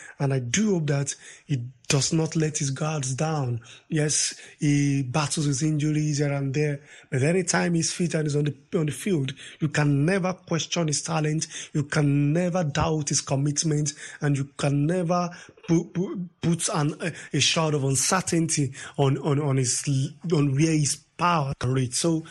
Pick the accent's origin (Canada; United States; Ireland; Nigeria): Nigeria; I'm happy for Victor Osimhen as a Nigerian and as an African.